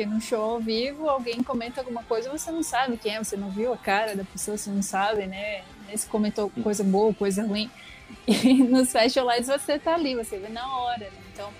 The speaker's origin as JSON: {"language": "Portuguese", "region": "Santa Catarina", "country": "Brazil", "said": "somos aqui de Santa Catarina e dois membros são de outro estado."}